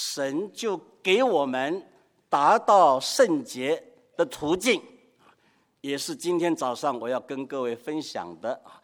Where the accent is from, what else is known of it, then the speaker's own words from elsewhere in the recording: China; 以我们中国人的道德标准，这是最高的层次。